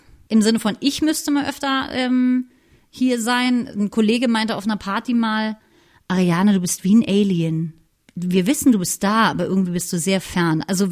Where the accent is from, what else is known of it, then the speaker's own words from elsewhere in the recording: Berlin, Germany; Und ja, ich komme aus Berlin